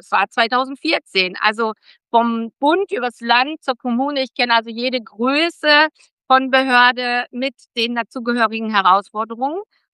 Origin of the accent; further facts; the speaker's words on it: North Rhine-Westphalia, Germany; Ich komme ursprünglich aus NRW.